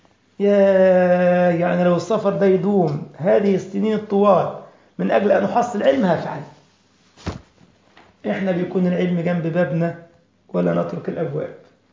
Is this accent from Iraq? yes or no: no; Egypt; طبعا عندنا في مصر كده عند البحر المتوسط بين فرعي دمياط ورشيد كده في المنطقة دي